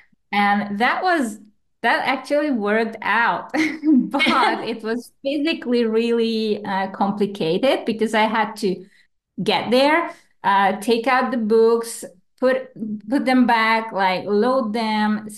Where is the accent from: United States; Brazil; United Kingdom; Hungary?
Hungary; now in Spain; I'm originally from Hungary, but I've been living for the last 10 years in Spain.